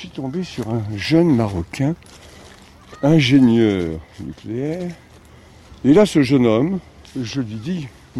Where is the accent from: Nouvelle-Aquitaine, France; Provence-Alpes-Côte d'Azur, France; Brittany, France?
Brittany, France; accent: Breton; je retrouve mon accent breton d'origine